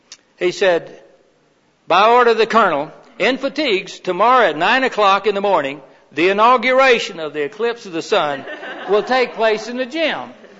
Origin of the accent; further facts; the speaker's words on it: Maine, United States; And you can tell by now I'm from Maine, right?